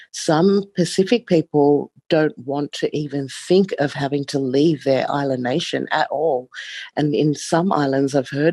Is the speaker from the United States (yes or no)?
no; Australia; I'm from the Grangla electorate